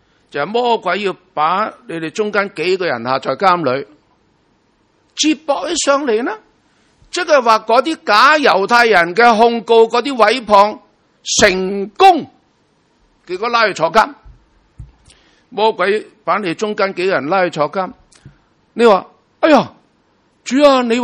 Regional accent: China; 所以我哋中国人呢，尤其是过年系嘛，死死死死，唔好讲啊！

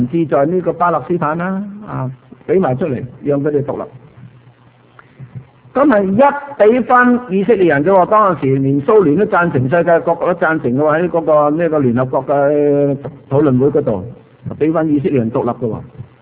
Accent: Guangdong, China; 譬如我哋廣東人。廣東人其實不是中國人的，廣東人是南蠻

